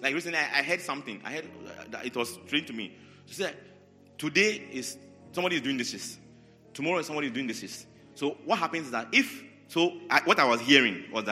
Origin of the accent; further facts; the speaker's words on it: Kumasi, Ashanti, Ghana; Me, I came from Kumasi, but you can't go anywhere.